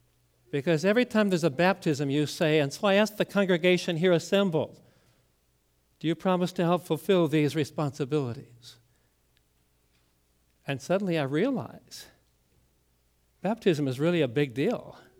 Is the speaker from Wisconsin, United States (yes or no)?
yes; New Richmond, Wisconsin, United States; When I was growing up in New Richmond, Wisconsin, I was taught that this is God's brood, the church, the family of God.